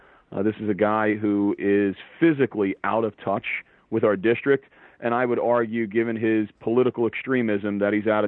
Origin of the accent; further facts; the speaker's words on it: Belmar, New Jersey, United States; You know, my hometown of Belmar was ground zero when the hurricane hit, and we were devastated.